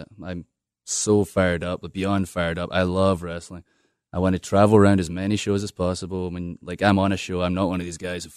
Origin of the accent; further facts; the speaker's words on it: United States; Yeah, I grew up in WWE. I grew up in America and, you know, saw them almost like parent figures, which, right, hurts as well.